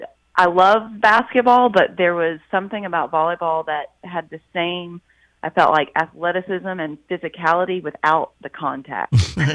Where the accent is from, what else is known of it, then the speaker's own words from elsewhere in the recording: Nashville, Tennessee, United States; I'm actually from Nashville.